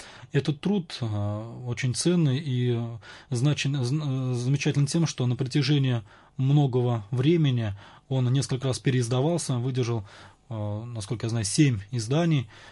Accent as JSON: {"language": "Russian", "town": "Penza", "region": "Penza Oblast", "country": "Russia", "said": "«А ты откуда?» Обращаясь ко мне, сказал, что из Пензы. Он говорит: «У тебя замечательный святой там есть, в Пензе, святитель Иннокентий."}